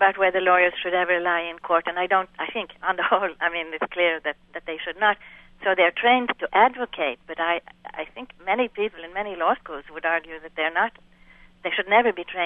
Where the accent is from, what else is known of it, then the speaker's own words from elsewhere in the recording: Sweden; I come from Sweden